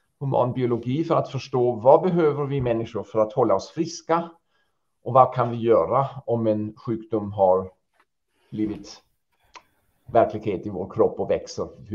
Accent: Hesse, Germany; så valde jag faktiskt att flytta till mitt hemland och startade om min verksamhet som jag redan sa i Kassel.

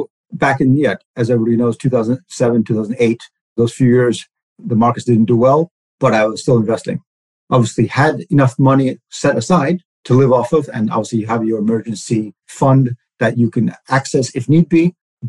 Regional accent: United States; Obviously, growing up in the States, we call it dollar cost averaging.

